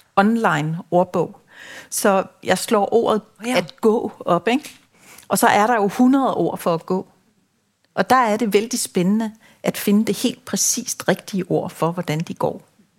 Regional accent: Rødby, Zealand, Denmark; Jeg kommer fra det sydlige Danmark, den by, der hedder Rødby. Vokset op med min mor, som flyttede mange gange

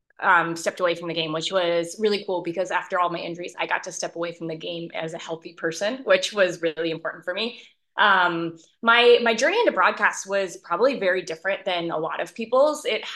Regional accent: United States; I am American, so I apologize for the soccer reference.

